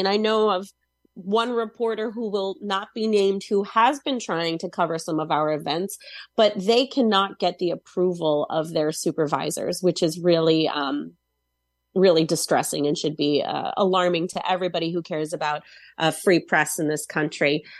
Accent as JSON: {"language": "English", "country": "Israel", "tie": "born or raised there", "lives_now": "United States", "said": "I myself am an Israeli-American citizen. I grew up in Israel."}